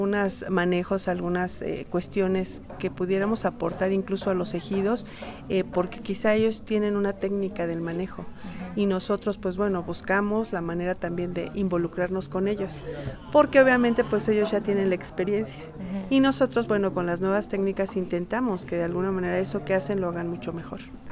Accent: Mexico City, Mexico; yo finalmente vengo de la Ciudad de México.

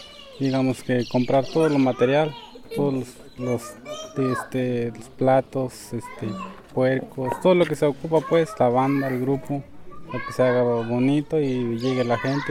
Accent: Atempa, Veracruz, Mexico; Yo soy de aquí de Atempa, en Lomatán, Veracruz

